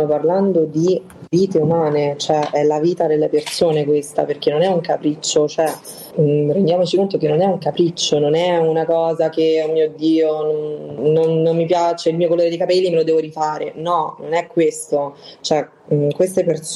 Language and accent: Italian; Rome, Lazio, Italy; io sono di Roma quindi romana